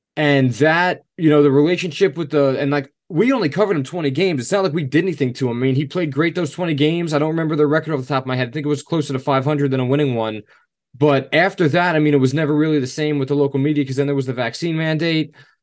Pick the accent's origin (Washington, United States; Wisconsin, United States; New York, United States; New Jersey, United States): New Jersey, United States; I'm from New Jersey. Kyrie's from New Jersey.